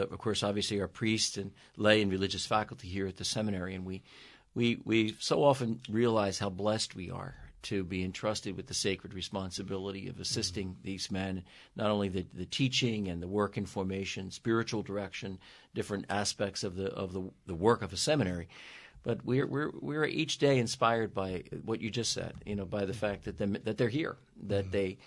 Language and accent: English; North Wales, Pennsylvania, United States; also born or lived in Ambler; But I grew up in the Archdiocese. I was born in 1960, and my family was living in Ambler at the time, at St. Joseph's in Ambler, and where I was baptized. And then we later moved to St. Rose of Lima in North Wales.